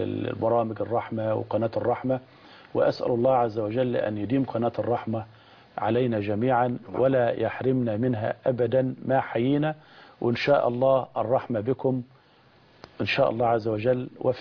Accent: Egypt; بلدنا مصر.

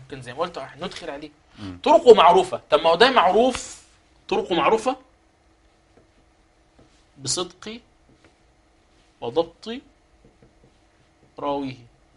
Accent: Egypt; عندنا في مصر

